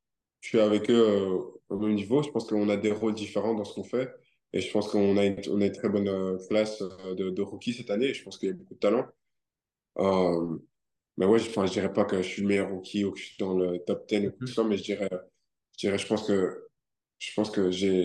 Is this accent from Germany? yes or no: no; Brussels, Belgium; pour la Belgique, pour Bruxelles. Ouais, c'est juste parce que c'est là d'où je viens, c'est là où j'ai grandi et tout ça.